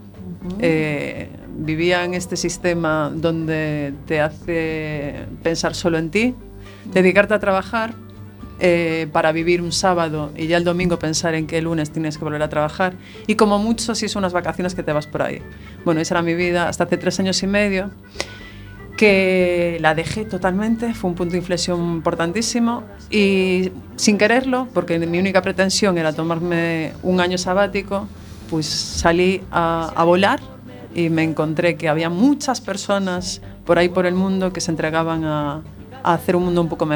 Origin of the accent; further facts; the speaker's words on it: Carballo, Galicia, Spain; now in A Coruña, Spain; De Carballo. Bueno, realmente de un pueblecito de Carballo. Mi padre es de las afueras de Carballo, de Entrecruces. Uh-huh. Mi madre es de Carballo, entonces me he criado en ambos sitios. Ahora vivo en Coruña, uh-huh. Estoy empadronada aquí, pero nacida en Carballo.